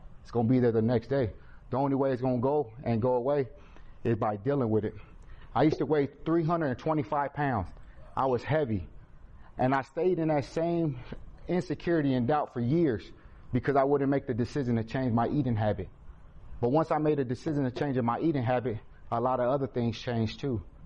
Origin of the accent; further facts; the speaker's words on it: Fort Wayne, Indiana, United States; I'm a known gang member. I'm from Fort Wayne.